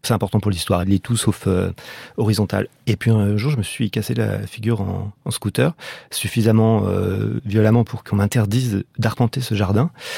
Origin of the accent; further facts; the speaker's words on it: Paris, Île-de-France, France; je suis un Parisien qui redécouvre les arbres